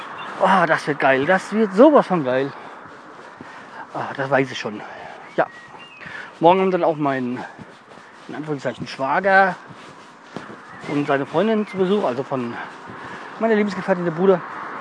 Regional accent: Hesse, Germany; als Hesse, ich kenne mich nicht aus

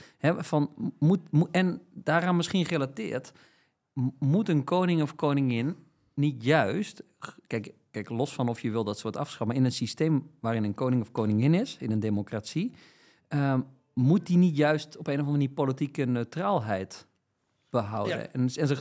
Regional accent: Limburg, Netherlands; Maar ik ben Limburger

